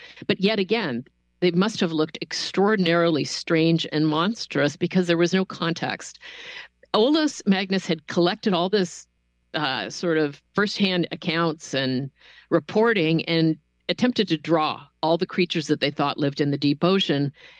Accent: Toronto, Ontario, Canada; So I grew up in Toronto, and my family had a cottage about 2 hours north of there.

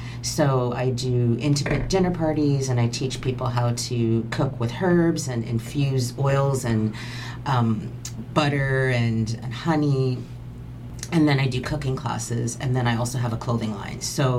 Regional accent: Toronto, Ontario, Canada; also born or lived in Calgary; I'm originally from Toronto, which has a very large Jamaican population. But when I moved to Calgary many years ago

